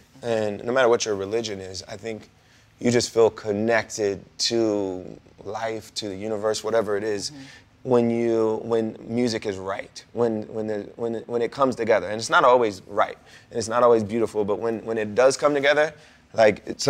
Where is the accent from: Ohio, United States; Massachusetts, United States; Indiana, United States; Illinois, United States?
Ohio, United States; Yes, and my home state of Ohio, which was where I was born and raised, they fought for my family's freedom and eventually won it.